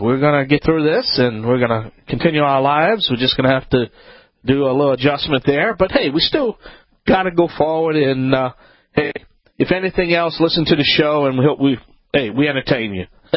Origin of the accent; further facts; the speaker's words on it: Louisiana, United States; That's right, I'm